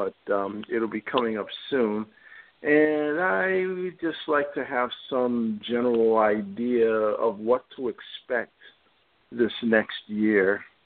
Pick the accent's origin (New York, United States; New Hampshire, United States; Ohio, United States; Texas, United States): New Hampshire, United States; New Boston; A lot of people, when I say where I'm from, even in New Hampshire, I say that I'm from New Boston, and they think that I said Boston